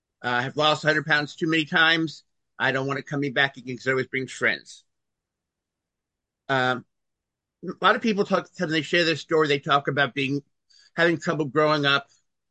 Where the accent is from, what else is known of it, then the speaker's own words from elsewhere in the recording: Brooklyn, New York, United States; I grew up in Brooklyn, New York, in an Italian Jewish family.